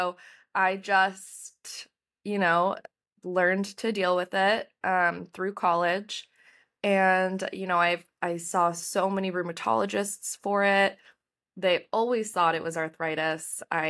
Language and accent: English; Boston, Massachusetts, United States; I'm from Boston, and I was going to school in Vermont at the time.